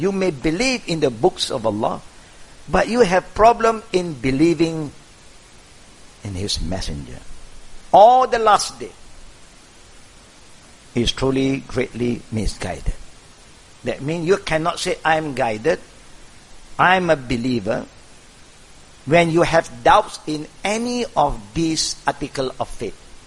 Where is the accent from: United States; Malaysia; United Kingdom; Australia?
Malaysia; We seem to look very Malaysian. Of course, we are all Malaysian anyhow.